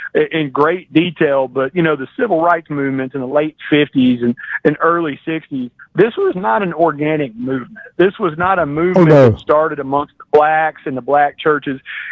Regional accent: Atlanta, Georgia, United States; I'm born and raised in Atlanta

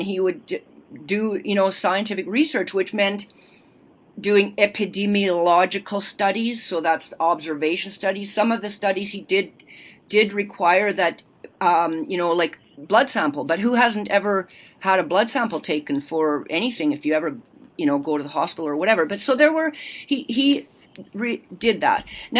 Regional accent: Edmonton, Alberta, Canada; after the family moved to Edmonton, and then, you know, I grew up in Edmonton, Alberta.

